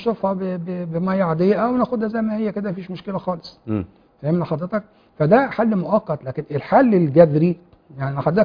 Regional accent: Egypt

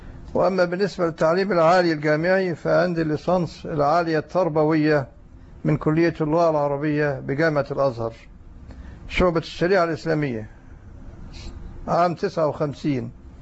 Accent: Egypt; ونشأت بمصر،

